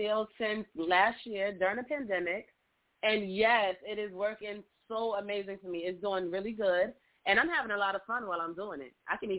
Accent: Brooklyn, New York, United States; Okay, well, I am from Brooklyn, New York.

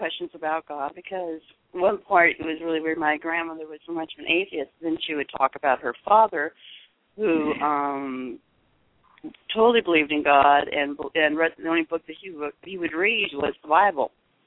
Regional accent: California, United States; No, I grew up in California.

